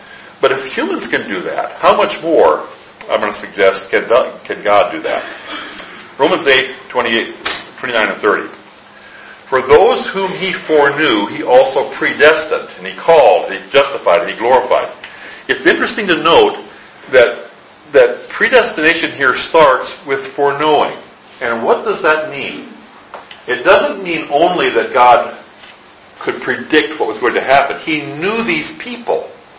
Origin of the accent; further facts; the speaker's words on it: Midwest, United States; now in North Carolina, United States; We know how to predict weather much better now than we did when I grew up in the Midwest.